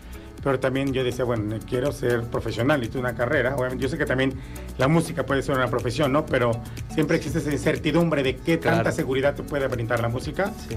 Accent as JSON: {"language": "Spanish", "town": "Tlaquiltenango", "region": "Morelos", "country": "Mexico", "tie": "born or raised there", "said": "es un chico aquí, nací en Tlaquiltenango, bueno, soy originario de Tlaquiltenango, Morelos."}